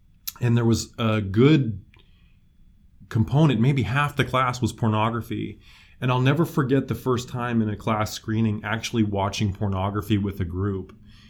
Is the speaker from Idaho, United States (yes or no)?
yes; Moscow, Idaho, United States; I grew up in Moscow, Idaho, and we were driving after church one day. My parents are evangelical Christians, were and are.